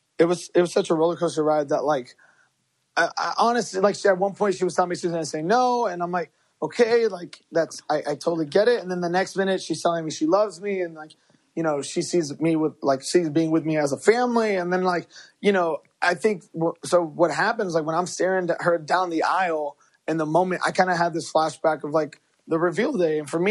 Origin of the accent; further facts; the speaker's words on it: Chicago, Illinois, United States; we're both from Chicago.